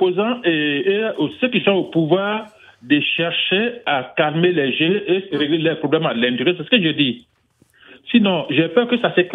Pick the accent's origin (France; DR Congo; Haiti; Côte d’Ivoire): Côte d’Ivoire; Je suis ivoirien